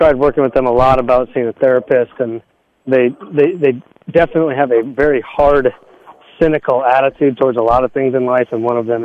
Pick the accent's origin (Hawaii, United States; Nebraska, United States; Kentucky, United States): Nebraska, United States; Omaha; I'm from the Omaha area, roughly, so definitely have that.